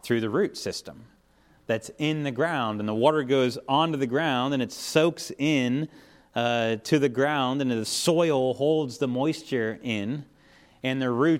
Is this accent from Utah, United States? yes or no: no; Pennsylvania, United States; I grew up in Western Pennsylvania and lots of trees.